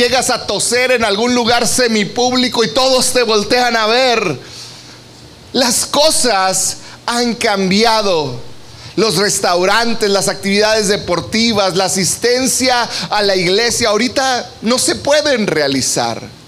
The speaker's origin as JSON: {"language": "Spanish", "country": "Mexico", "said": "No podemos dar por hecho ahora nuestra libertad como mexicanos."}